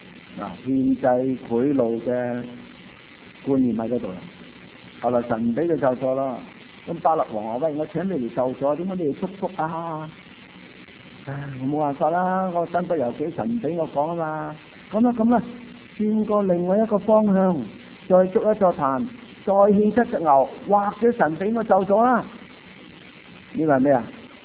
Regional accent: China; 咁我哋中國人咧，古代是拜天嘅

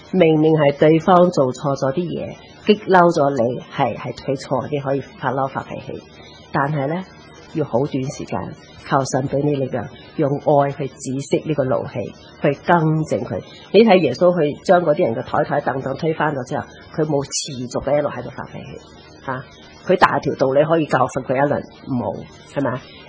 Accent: China; 在我们中国人，我成日都觉得中国人心胸比较狭窄。

